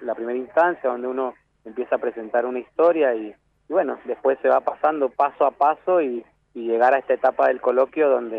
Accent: Palmira, Mendoza, Argentina; Soy de Palmira.

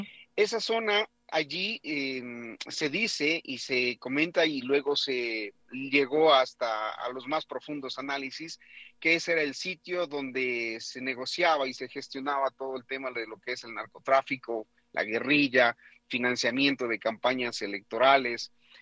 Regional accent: Ecuador; lamentablemente para mi país, porque como ecuatoriano me duele profundamente

